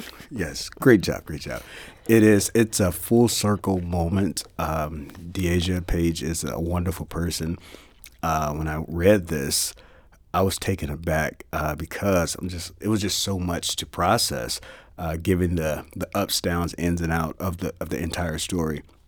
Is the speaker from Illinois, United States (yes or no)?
yes; East St. Louis, Illinois, United States; myself personally growing up in East St. Louis.